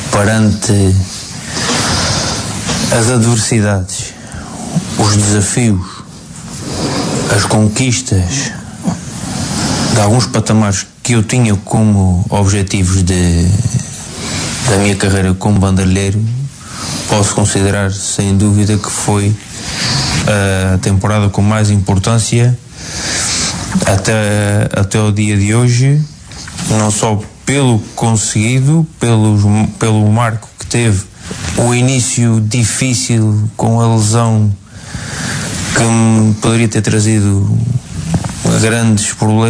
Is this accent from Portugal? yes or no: yes; Azores, Portugal; aquilo que vejo como terceirense. Ou voltar à terceira é uma constante.